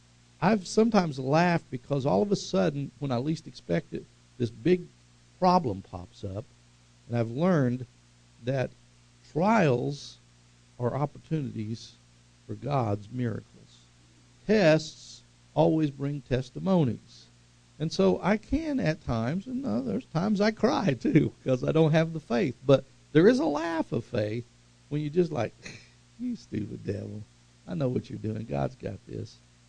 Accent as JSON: {"language": "English", "town": "Tulsa", "region": "Oklahoma", "country": "United States", "tie": "born or raised there", "said": "I can remember growing up in West Tulsa, Crystal City."}